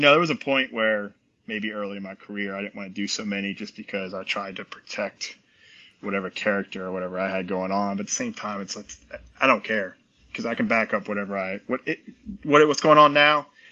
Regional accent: New Orleans, Louisiana, United States; hey, you know, look, we're from New Orleans. We get a little rowdy.

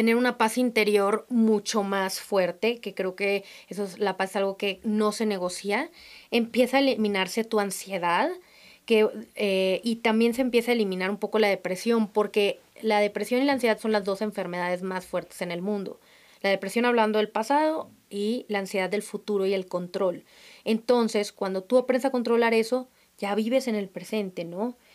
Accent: Monterrey, Nuevo León, Mexico; now in Mexico City, Mexico; yo soy de Monterrey

